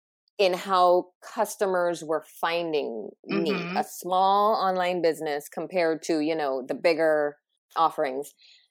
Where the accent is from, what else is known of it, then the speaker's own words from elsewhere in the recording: Barbados; I'm from Barbados.